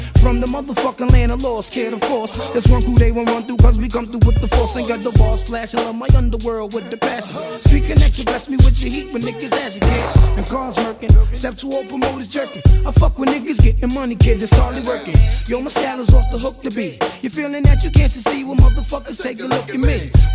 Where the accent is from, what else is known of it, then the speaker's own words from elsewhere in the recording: New York, United States; niggas already know where I'm from New York.